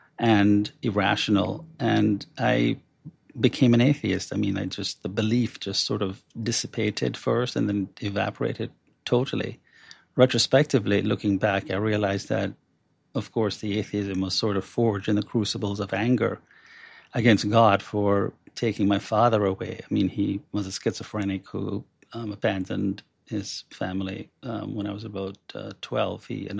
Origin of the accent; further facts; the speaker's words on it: Jamaica; moved away as an adult; now in United States; And Jamaica's a very small island. And I finished high school, worked as a journalist, investigative reporter for 2 years at the largest newspaper there.